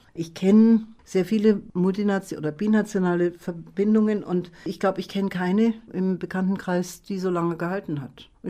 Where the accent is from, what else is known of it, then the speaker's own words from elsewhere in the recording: Germany; Und ich bin Deutsche und wir sind seit 16 Jahren zusammen.